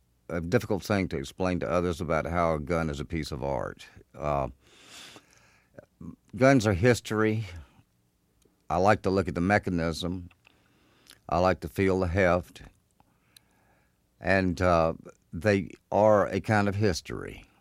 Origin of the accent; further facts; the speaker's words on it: Clinton, Mississippi, United States; I grew up in Clinton, Mississippi, which is right outside the state capital in Jackson.